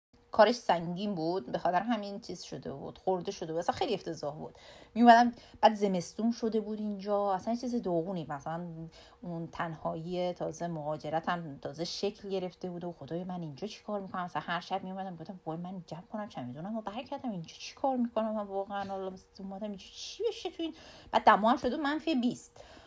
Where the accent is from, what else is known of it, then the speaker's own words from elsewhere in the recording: Iran; moved away as an adult; از موقعی که از ایران اومدم با وام از بانک گرفتم که پول بلیط هواپیما رو بخرم تا بیام اینجا